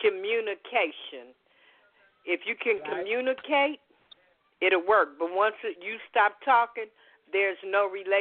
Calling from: Las Vegas, Nevada, United States; know I'm calling from Las Vegas.

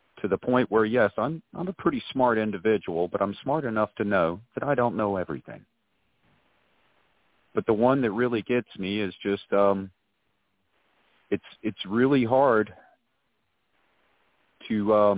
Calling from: South Carolina, United States; I'm calling from South Carolina.

